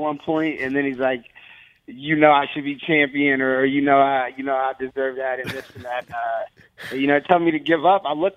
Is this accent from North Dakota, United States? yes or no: no; St. Louis, Missouri, United States; now in Florida, United States; Yeah, I'm from St. Louis. I've been in Florida for about 5 years or so.